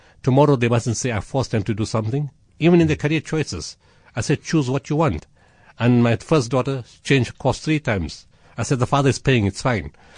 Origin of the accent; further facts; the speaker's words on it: Potchefstroom, North West, South Africa; I go to Potchefstroom quite often. It's my hometown. My family is still there.